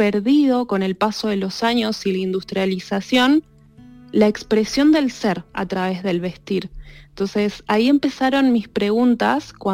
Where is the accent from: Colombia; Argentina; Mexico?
Argentina; now in Spain; Soy argentina, pero estoy aquí, voy, vengo, estoy un tiempo en esta tierra que amo, amo estar en España